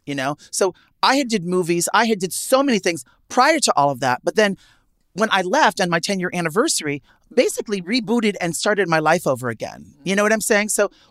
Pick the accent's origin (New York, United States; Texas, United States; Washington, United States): New York, United States; Manhattan; Even growing up in Manhattan and, mm-hmm, and experience.